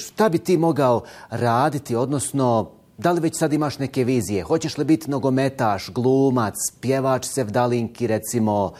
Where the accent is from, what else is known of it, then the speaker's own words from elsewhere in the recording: Bosnia & Herzegovina; dobro se skontaj, kako to kažu kod nas u Bosni